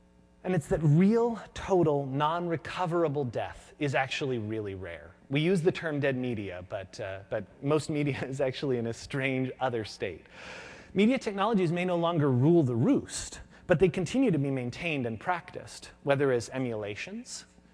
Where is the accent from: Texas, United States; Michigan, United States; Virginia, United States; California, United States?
California, United States; I grew up in Northern California